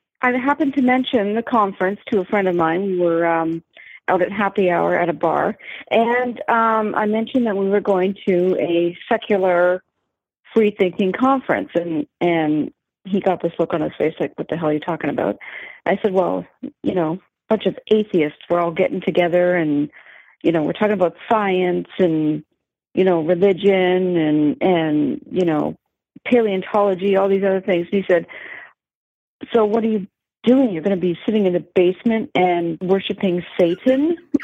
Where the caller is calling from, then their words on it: Burlington, Ontario, Canada; I'm calling from Burlington, which is just outside of Toronto